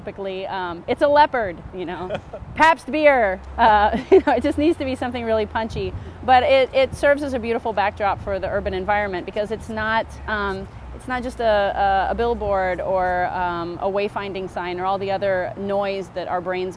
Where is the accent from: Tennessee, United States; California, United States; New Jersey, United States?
Tennessee, United States; That's right, because I'm from Tennessee.